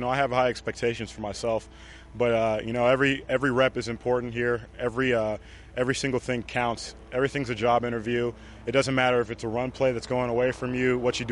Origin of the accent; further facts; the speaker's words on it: the South, United States; now in Kansas City, United States; I'm from the South, so we have hot days like this. It's just a little bit different being in Kansas City.